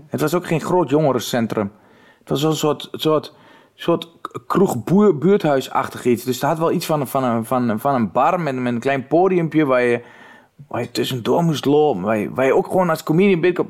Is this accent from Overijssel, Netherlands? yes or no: yes; Overijssel, Netherlands; ik kom wel uit Twente